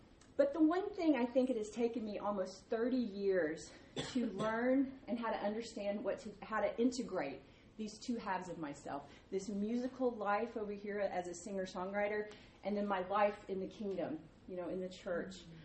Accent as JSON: {"language": "English", "town": "Nashville", "region": "Tennessee", "country": "United States", "said": "But I'm from Nashville, Tennessee. I grew up in the music business."}